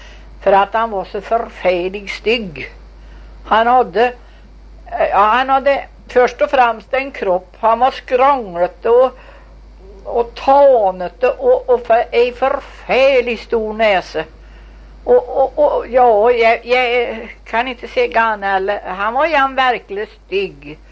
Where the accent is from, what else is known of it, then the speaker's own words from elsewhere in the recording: Värmland, Sweden; Och du vet, vi är värmlänningar.